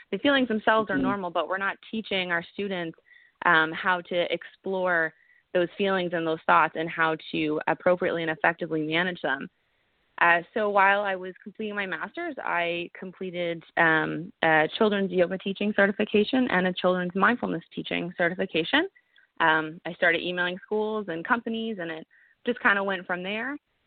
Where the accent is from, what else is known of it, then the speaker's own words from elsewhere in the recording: New Brunswick, Canada; I'm originally from New Brunswick, so I'm here for a little bit.